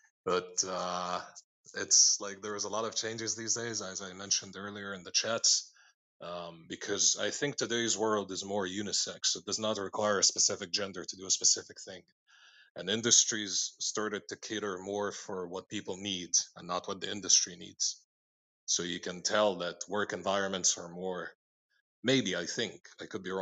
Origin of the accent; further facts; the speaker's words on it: Egypt; I'm from Egypt.